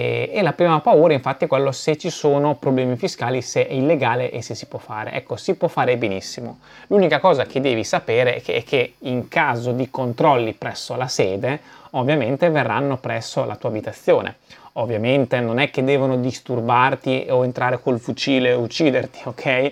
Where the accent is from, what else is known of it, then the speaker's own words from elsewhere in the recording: Emilia-Romagna, Italy; io sono dell'Emilia Romagna